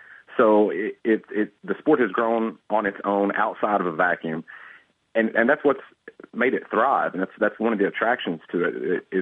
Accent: Kentucky, United States; I'm actually from Kentucky. I live a couple hours away from there.

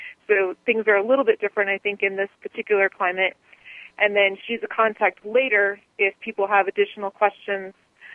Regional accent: Colorado, United States; I have been here off and on for 20 years, I would say, but I'm originally from Colorado, and that's where I started gardening

